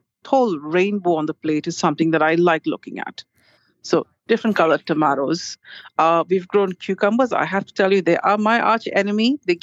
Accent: Mumbai, Maharashtra, India; I'm originally from Bombay. So for me, I'm used to tropical plants.

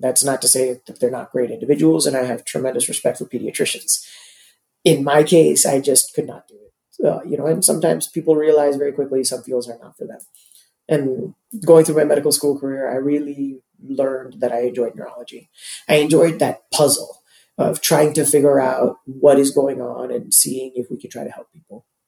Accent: Toronto, Ontario, Canada; also born or lived in Mumbai, India; I was born in Mumbai, India, but I grew up in Toronto, as you can see right over there, the center of mass.

